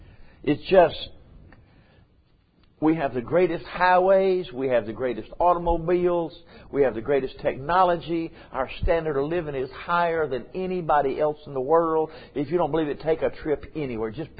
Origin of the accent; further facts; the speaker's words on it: United States; And I'm proud to be an American.